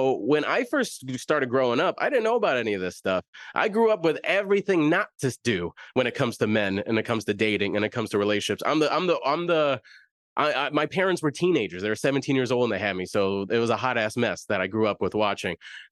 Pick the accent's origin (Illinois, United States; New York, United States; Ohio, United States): Illinois, United States; Chicago; I'm from Southside Chicago, oldest of 10 siblings. I grew up in the hood.